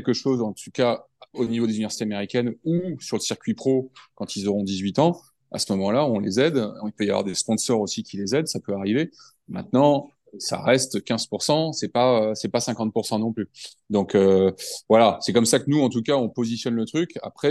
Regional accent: France; also born or lived in United States; Moi je suis français, j'adore la France.

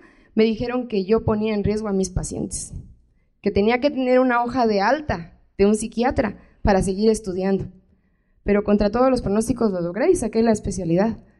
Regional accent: Comitán, Chiapas, Mexico; also born or lived in Guadalajara / Mexico City; A regresar a Comitán, a mi pueblo. Yo me voy a ir a Guadalajara a hacer la carrera, a Ciudad de México a ser alumna de la UNAM, a el posgrado, pero voy a regresar aquí. Y ya llevo 2 años viviendo en Comitán.

